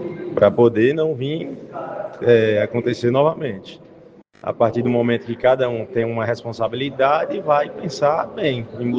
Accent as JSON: {"language": "Portuguese", "town": "Araras", "country": "Brazil", "said": "principalmente a gente que vem do interior, né? A gente é de Araras"}